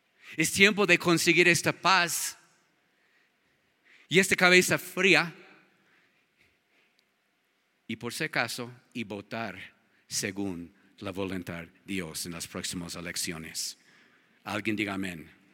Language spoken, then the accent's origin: Spanish; Ecuador; now in United States; cuando yo voto en mi país, en el otro país mío, tengo dos países, Ecuador y los Estados Unidos